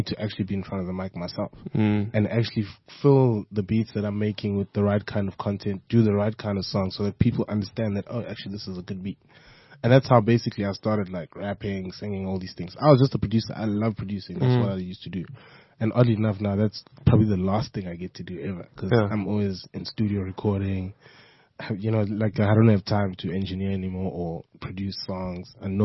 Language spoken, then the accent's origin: English; Durban, KwaZulu-Natal, South Africa; I grew up in Durban.